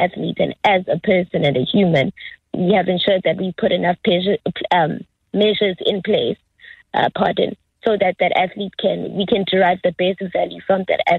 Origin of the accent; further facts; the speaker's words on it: South Africa; I grew up in Tanzania, second largest township, I think, in South Africa. Went to school in East London.